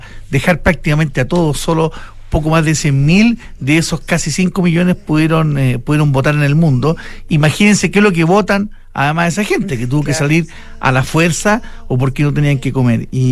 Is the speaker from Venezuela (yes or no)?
yes; Venezuela; aquí somos nosotros los venezolanos los que mandamos, los que hacemos lo que queremos